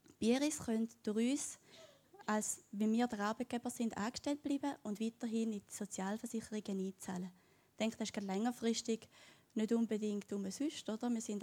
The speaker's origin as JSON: {"language": "German", "region": "St. Gallen", "country": "Switzerland", "said": "auch wenn ich vom Ostblock von der Schweiz komme. Ich bin ursprünglich aus St. Gallen, gehe jetzt aber zu Winterthur arbeiten, wohne in Zweifelden, also bin ich hier im Thurgau und Zürich-Biet unterwegs."}